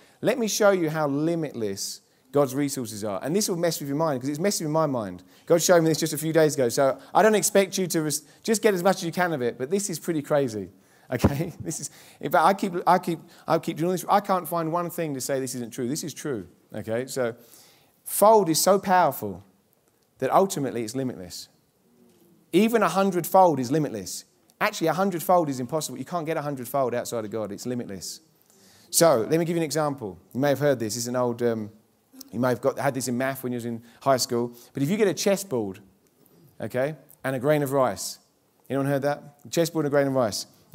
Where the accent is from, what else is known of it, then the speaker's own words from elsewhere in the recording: England, United Kingdom; a lady from my hometown in England, little hometown in England